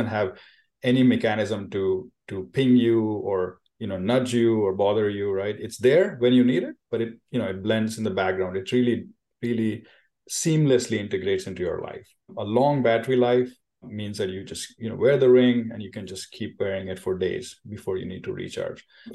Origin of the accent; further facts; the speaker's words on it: India; I grew up in India, and naps were sort of a part of our culture in a way.